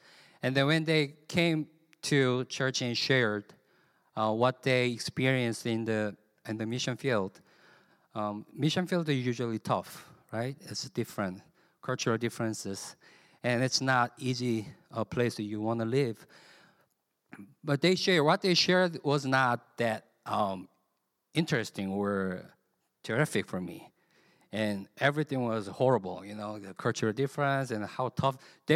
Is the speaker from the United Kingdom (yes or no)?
no; South Korea; English is a second language; moved away as an adult; also born or lived in Philippines; I'm from South Korea. I was born and raised in South Korea 28 years, till I went to the Philippines. So my mother tongue is not English, I'm sorry. But I'm American citizen, so I don't know where I am.